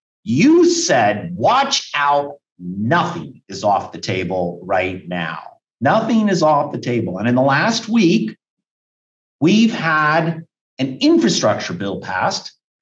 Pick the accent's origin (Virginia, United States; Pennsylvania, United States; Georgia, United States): Virginia, United States; Fairfax; You know that I grew up in Fairfax, like 15 miles from Tyson's Corner.